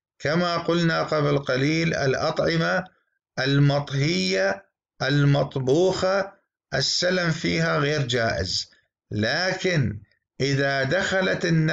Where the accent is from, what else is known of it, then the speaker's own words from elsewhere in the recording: Iraq; accent: Iraqi; ما نسميه بلهجتنا في العراق القشطة والقيمر